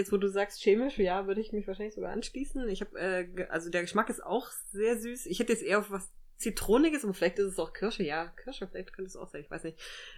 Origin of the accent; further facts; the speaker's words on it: Thuringia, Germany; ich bin ja in Thüringen groß geworden